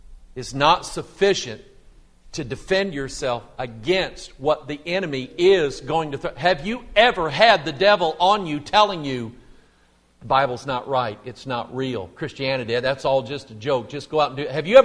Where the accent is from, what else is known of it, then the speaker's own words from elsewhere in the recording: United States; I'm an American second, but I'm a child of God first